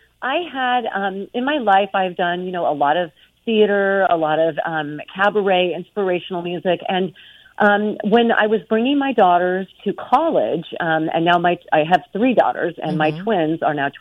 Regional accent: Moraga, California, United States; when I was a little girl growing up in Moraga, I started singing probably at the age of three

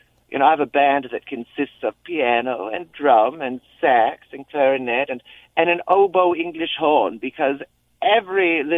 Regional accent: San Mateo, California, United States; And I'm a Bay Area native. I grew up down in San Mateo, went to high school in the city, San Francisco, and I've been doing … as a character for 20 years.

